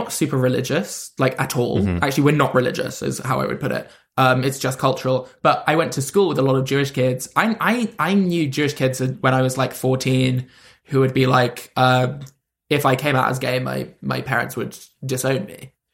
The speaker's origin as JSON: {"language": "English", "region": "London", "country": "United Kingdom", "lives_now": "United States?", "said": "I never felt like an English person, really. I'm from London, and I would always be like, I'm from London."}